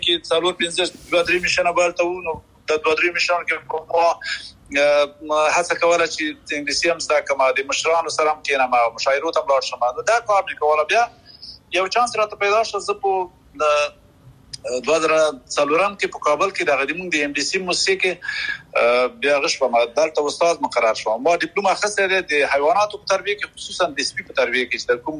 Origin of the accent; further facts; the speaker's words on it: Chakoti, Paktia, Afghanistan; now in United Arab Emirates; زه خو خپله د پکتیا د اریوب یم، او د اریوب ولسوالۍ کې یو کلی دی چکوټی ورته وایي، هغه هلته مې خاپوړې کړي.